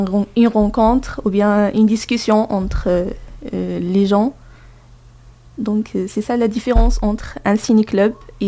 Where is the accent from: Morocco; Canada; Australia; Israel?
Morocco; Tiznit, Souss-Massa; French is a second language; now in Manosque, France; Je suis d'origine de Tiznit, à Maroc. Une petite ville au sud du Maroc. Je viens à Manosque pour effectuer un service civique de 5 mois au sein de la MJC.